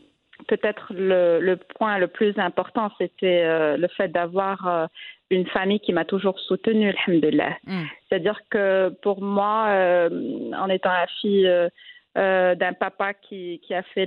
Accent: Rabat, Rabat-Salé-Kénitra, Morocco; j'ai grandi à Rabat, qui est une société qui est complètement différente du Sud.

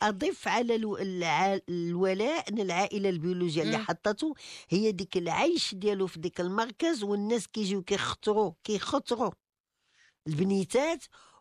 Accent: Morocco; لأن احنا عندنا في المغرب بما أن كاينه الكفالة

